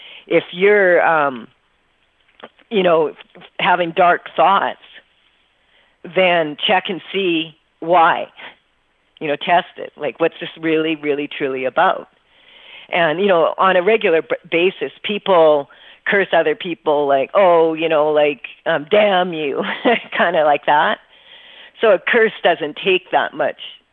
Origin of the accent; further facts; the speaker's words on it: Saskatchewan, Canada; I'm used to this because I'm from Saskatchewan, but when the snow starts piling up, those are the snowflakes.